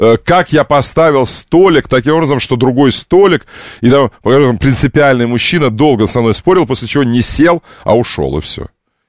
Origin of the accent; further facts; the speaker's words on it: Siberia, Russia; Как сибиряк, я тебе говорю, мы бы, сибиряки бы